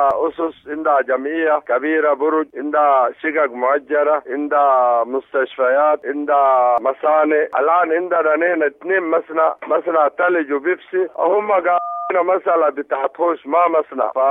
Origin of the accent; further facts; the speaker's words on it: Sudan; نحن سودانيين